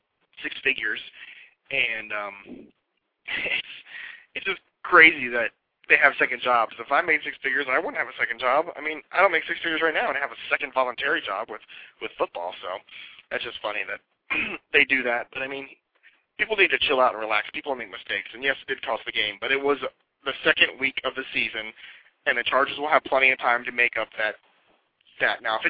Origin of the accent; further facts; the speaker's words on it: Southeast, United States; Of course, I grew up in the South, Southeast to be particular, and everything down there is just football crazy.